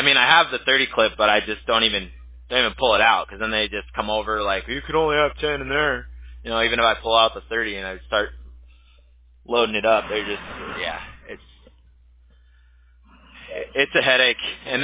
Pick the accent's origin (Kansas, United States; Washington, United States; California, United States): California, United States; Huntington Beach; Yeah, we're in Orange County. I'm originally from Huntington Beach